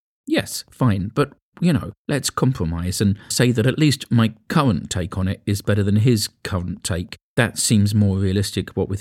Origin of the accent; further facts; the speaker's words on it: Edmonton, London, United Kingdom; I'm from North London. All right, North East London, but still. Proud to say, I was born in London's stabbiest borough, and 55 years later it still holds that crown.